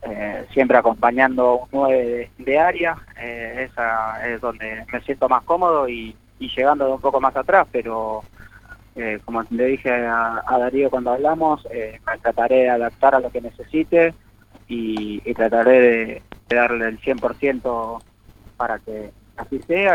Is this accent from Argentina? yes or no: yes; Rosario, Santa Fe, Argentina; yo soy de Rosario, ¿no es cierto?